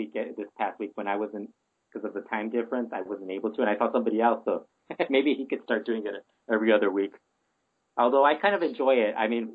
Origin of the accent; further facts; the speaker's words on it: California, United States; No, I'm born and raised in California